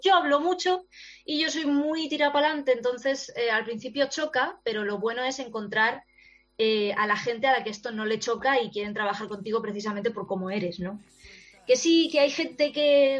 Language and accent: Spanish; Spain; porque así somos los españoles.